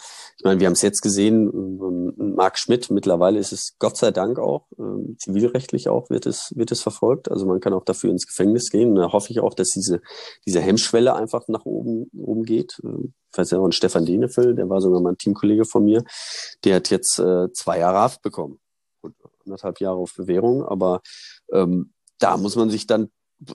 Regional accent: Germany; Ich komme aus Deutschland

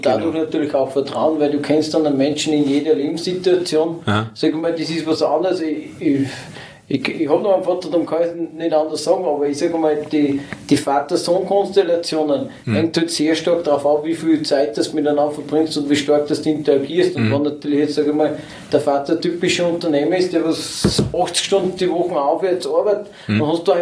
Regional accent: Upper Austria, Austria; Ich bin einfach ein sehr verbundener Mühlviertel und ich war eigentlich jedes Wochenende da. Ich habe am Donnerstag aus Wien weg.

